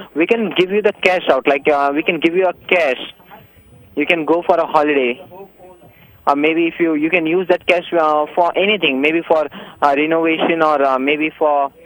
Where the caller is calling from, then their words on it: California, United States; I'm calling you from California.